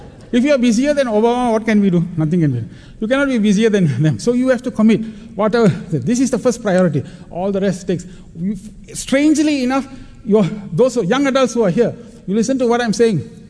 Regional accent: Malaysia; my professor at the back, hey, where are you from? Malaysia.

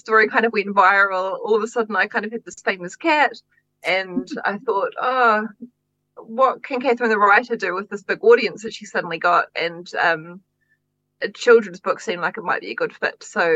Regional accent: Christchurch, Canterbury, New Zealand; I started writing plays, and I grew up in Christchurch

